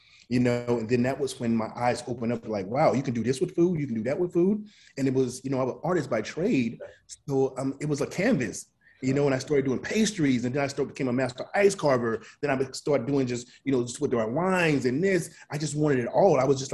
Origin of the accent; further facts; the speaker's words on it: Columbus, Mississippi, United States; I didn't have a typical ordinary life growing up in Columbus, Mississippi, which is about this big.